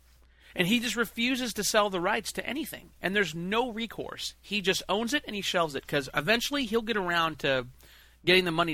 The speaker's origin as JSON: {"language": "English", "region": "Iowa", "country": "United States", "tie": "born or raised there", "said": "For me, growing up in Iowa, comics represented everything on the comics rack"}